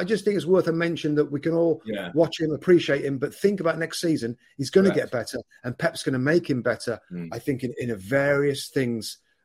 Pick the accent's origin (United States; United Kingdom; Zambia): United Kingdom; England; I'm an English guy in this pub in Italy, and I was rooting for the English team.